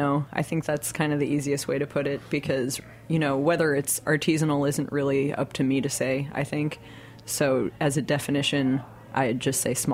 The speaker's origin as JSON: {"language": "English", "town": "Leonia", "region": "New Jersey", "country": "United States", "tie": "born or raised there", "said": "Yeah, I mean, I grew up in Leonia, New Jersey."}